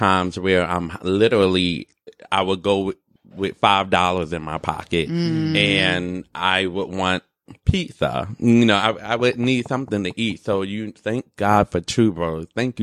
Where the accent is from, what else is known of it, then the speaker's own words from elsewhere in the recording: Orange, New Jersey, United States; Okay. Well, I'm from North New Jersey. Mm-hmm. I grew up in Orange, New Jersey, and, I'm a journalist.